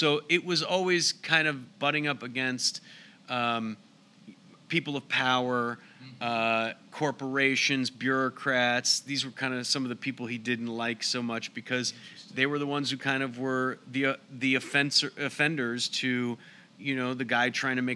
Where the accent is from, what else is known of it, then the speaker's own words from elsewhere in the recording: Barrington, Illinois, United States; I grew up in Barrington. I didn't really read Mike Royko when I was growing up.